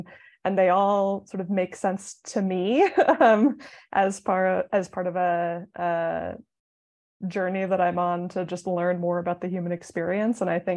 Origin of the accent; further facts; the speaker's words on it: Denver, Colorado, United States; now in Moscow, United States; It's 2:00 in the morning where I am right now from Moscow, Idaho. This is the last day in my house until I move back to my hometown of Denver.